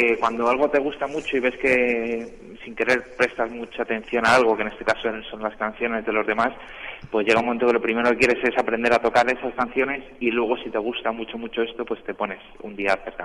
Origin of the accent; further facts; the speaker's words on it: Madrid, Community of Madrid, Spain; Yo soy de Madrid, soy nacido en Madrid, de familia de Cuenca, de Alcarria, pero nacido en Madrid, he vivido siempre aquí.